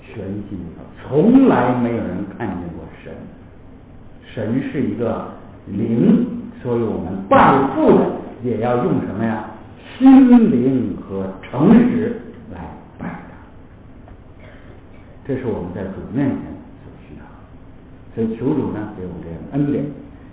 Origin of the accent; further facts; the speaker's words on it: China; 我们中国人呢，最没有的东西，最少的东西就是坦诚。